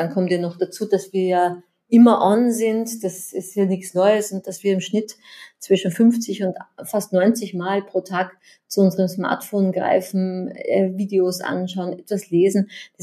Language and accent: German; Austria; ich bin ja da im Salzkammergut am See groß geworden